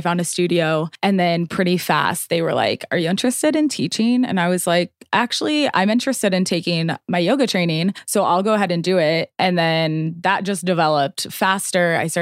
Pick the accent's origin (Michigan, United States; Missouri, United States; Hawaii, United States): Missouri, United States; St. Louis; I was born and raised in St. Louis.